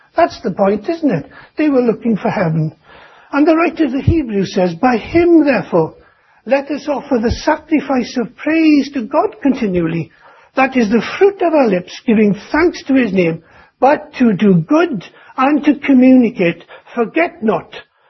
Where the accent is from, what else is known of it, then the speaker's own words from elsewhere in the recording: Llanelli, Wales, United Kingdom; It was a book in my hometown, and I was determined to put a big section in on the gospel and the work of the gospel in Llanelli.